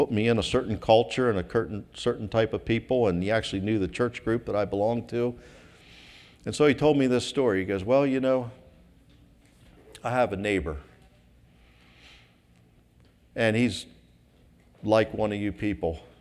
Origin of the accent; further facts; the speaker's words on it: West Coast, United States; And I'm from the West Coast, and I had some difficult times in my life in the West Coast